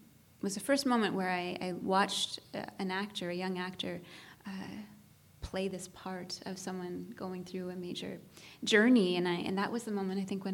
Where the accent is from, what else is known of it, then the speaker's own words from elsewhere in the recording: Saskatchewan, Canada; I grew up actually in Saskatchewan, and the town that I grew up in as a rather small child, we didn't have a lot of theater. It was really more of a sports town.